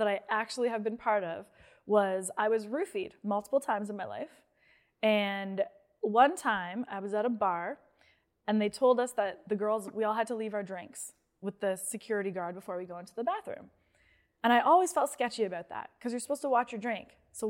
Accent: Canada; Because we're Canadian. All Canadians are best friends.

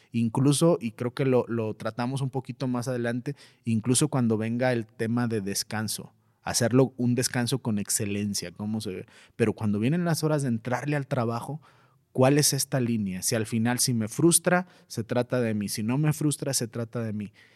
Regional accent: Mexico; Y nosotros como mexicanos, creo que todo Latinoamérica tal vez entendemos el término el sueño americano

